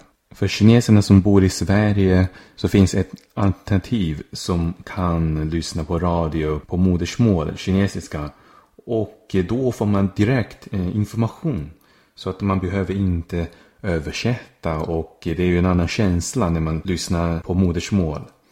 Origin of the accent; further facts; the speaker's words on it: China; first language Chinese; Swedish is a second language; now in Sweden; Och alltså kinesiska är mitt modersmål